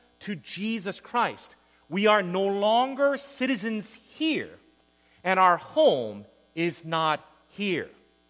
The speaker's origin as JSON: {"language": "English", "town": "Escondido", "region": "California", "country": "United States", "said": "I'm from Escondido. Sharon and I no longer say we're from San Diego"}